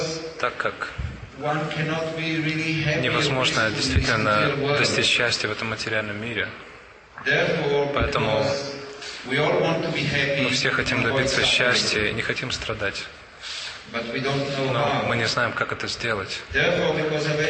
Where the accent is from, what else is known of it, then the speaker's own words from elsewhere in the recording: Israel; Russian is a second language; я родился, меня вырастили в Израиле, в кибутах, это что-то вроде колхоза. Совершенно в антирелигиозной, коммунистической, социалистической идеологии